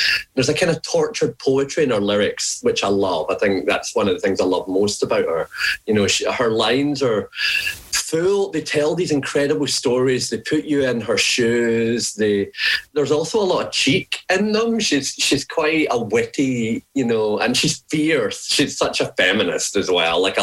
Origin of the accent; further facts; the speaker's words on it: Glasgow, Scotland, United Kingdom; born there; I was born in Glasgow in 1978, a very long time ago and a long way away.